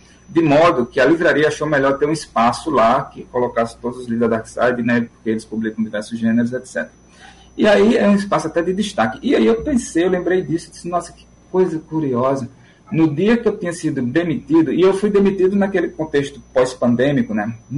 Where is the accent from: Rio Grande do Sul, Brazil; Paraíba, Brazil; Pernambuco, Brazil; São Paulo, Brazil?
Paraíba, Brazil; moved away; É uma maravilha estar falando com a Paraíba, minha terrinha, meu estado que eu tanto amo, que eu sou doido para voltar para aí.